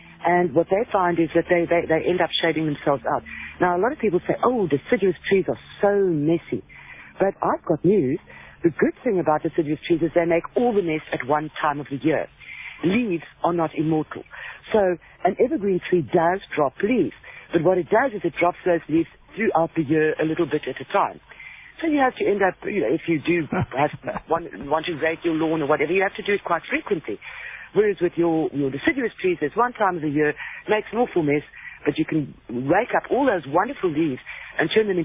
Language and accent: English; Pretoria, Gauteng, South Africa; I grew up in the Pretoria area.